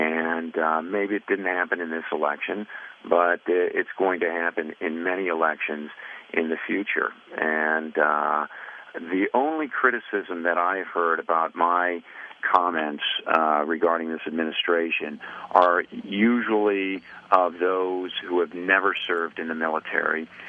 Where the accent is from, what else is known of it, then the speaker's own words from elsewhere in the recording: United States; Well, look, I'm an American first.